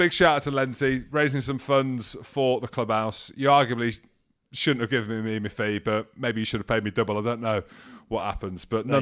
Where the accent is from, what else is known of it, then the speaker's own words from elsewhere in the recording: Scotland, United Kingdom; accent: Scottish; apologised for my Scottish accent